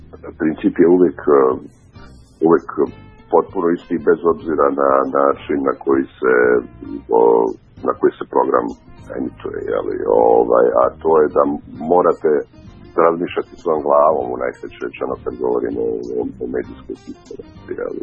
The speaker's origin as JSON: {"language": "Serbian", "town": "Banja Luka", "region": "Republika Srpska", "country": "Bosnia & Herzegovina", "tie": "born or raised there", "said": "ja sam inače Bosanac iz Banja Luke i tamo 80. godina kada sam ja bio srednjoškolac"}